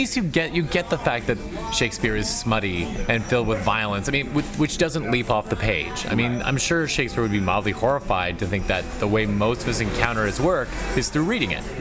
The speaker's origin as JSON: {"language": "English", "region": "Ontario", "country": "Canada", "tie": "born or raised there", "said": "And both of us growing up in Ontario means you get to go to the Stratford Festival."}